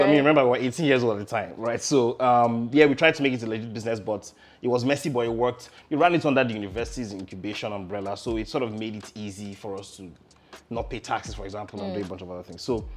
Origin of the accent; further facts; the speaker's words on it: Jos, Plateau, Nigeria; I'm born and raised in Jos. Had my entire childhood there. Both parents were business people.